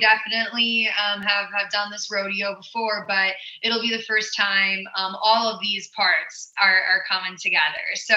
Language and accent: English; Elgin, Illinois, United States; And being that I was born and raised in Elgin, which is a suburb of Chicago, and my father is from the south side of Chicago, we had to get some Chicago roots.